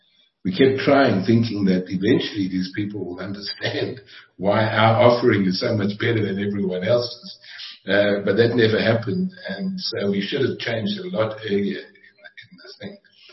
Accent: Vanderbijlpark, Gauteng, South Africa; born there; So I was born in Vanderbijl Park, very briefly, I'll give you some of that history.

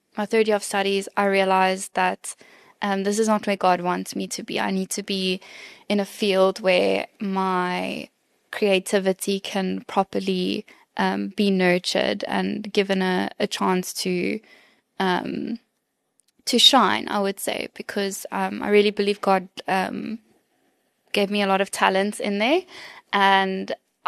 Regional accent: Somerset West, Western Cape, South Africa; I was born and raised in Somerset West, which is obviously in the beautiful Cape Winelands. I went to school there, primary school, high school.

